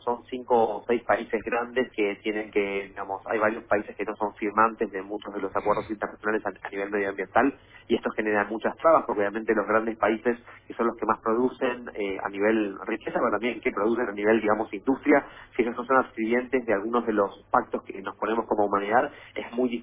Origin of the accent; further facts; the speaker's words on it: Argentina; va a sonar mal porque soy argentino